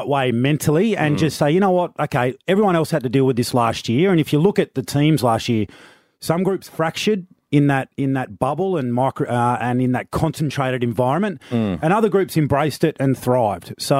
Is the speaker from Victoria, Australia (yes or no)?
no; Tasmania, Australia; also born or lived in Queensland; But Tassie boy and, proud of the German heritage.